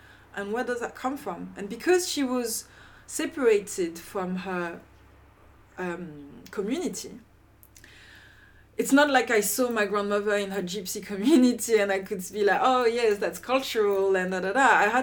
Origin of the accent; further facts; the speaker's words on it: France; I was raised in France.